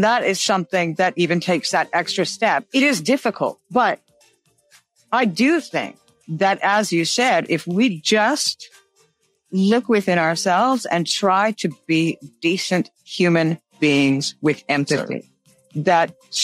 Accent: Canada; I'm Canadian and we're fairly similar to the US, but there is some forms of miscommunication, even though we speak the same language and we're living on the same continent.

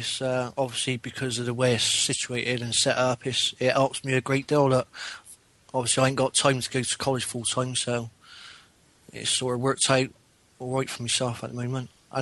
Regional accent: Bristol, South West England, United Kingdom; accent: Bristolian; So what I tend to do is write stuff down in my Bristolian accent and the ways I know that.

